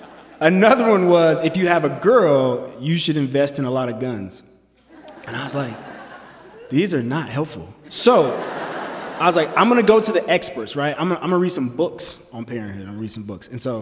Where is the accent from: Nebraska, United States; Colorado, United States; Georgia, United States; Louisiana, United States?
Colorado, United States; Denver; I was born at St. Joseph Hospital, Denver, Colorado, the East Side. I was raised in Five Points, and I love my neighborhood.